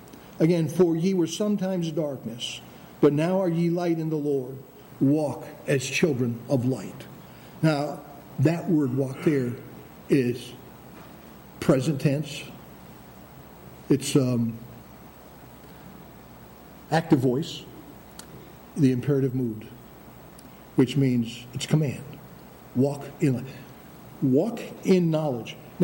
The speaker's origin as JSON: {"language": "English", "region": "Maine", "country": "United States", "said": "I can say that because I'm originally from Maine."}